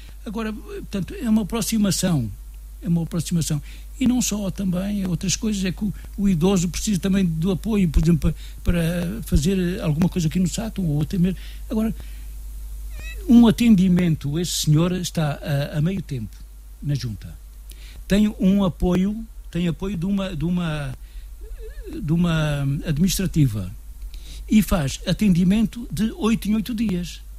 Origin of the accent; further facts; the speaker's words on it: Romãs, Viseu, Portugal; Eu, como candidato, sou de Romãs, freguesia de Romãs.